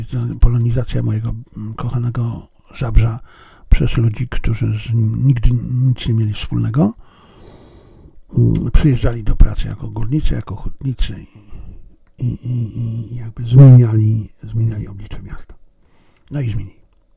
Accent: China; Natomiast ja jestem Chińczykiem i ja widzę, co zostało skrzenione, a co zostało zrobione bardzo pozytywnie.

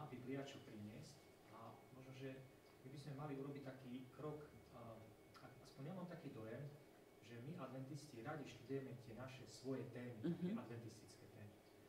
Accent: California, United States; Slovak is a second language; A prišla som učiť angličtinu, ja som z Kalifornie.

